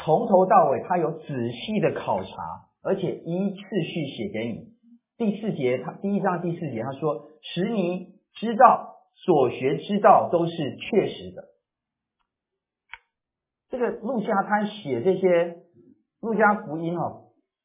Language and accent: Chinese; China; 我不是犹太人，我没有期待弥赛亚一定要来，那么更没有期待说以色列的安慰者来到，以色列的安慰者跟我们中国人没有太大的关系。